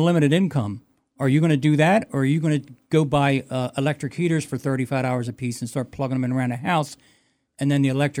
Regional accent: Pennsylvania, United States; now in St. Clair, United States; I've been in St. Clair for 15 years, but I was formerly from Delaware County, which is just south of Philadelphia.

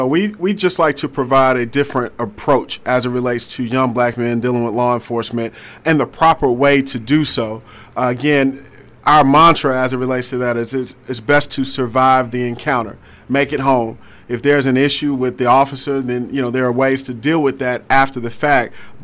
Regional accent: Decatur, Georgia, United States; I mean, being from Atlanta, growing up in Decatur, I went to Georgia State for undergrad.

